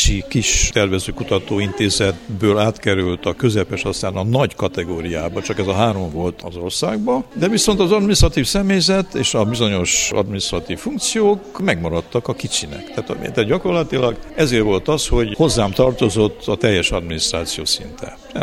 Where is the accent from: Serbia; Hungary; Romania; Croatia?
Romania; Cluj-Napoca, Cluj County; az volt első pillanattól kezdve a vágyam, célom, hogy visszakerüljek Kolozsvára. Én kolozsvári vagyok, a család több generációs kolozsvári család